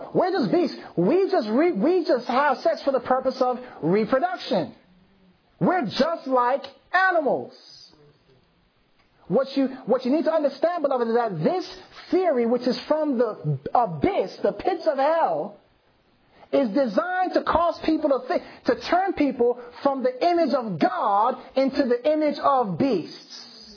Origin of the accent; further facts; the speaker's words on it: Jamaica; Now, I'm Jamaican, listen.